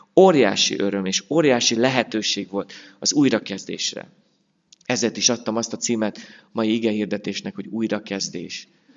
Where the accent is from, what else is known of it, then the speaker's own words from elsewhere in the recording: Budapest, Hungary; korábbi gyülekezetemben, ahol felnőttem és 7 évig lelkipásztorként szolgáltam, külső Kelenföldön